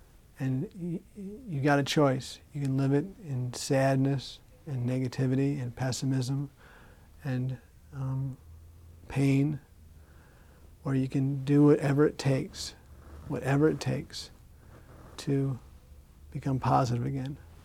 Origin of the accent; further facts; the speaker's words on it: New York, United States; I went to University of Massachusetts, and I was from New York, but I wanted to be near my family, my grandfather, my grandmother.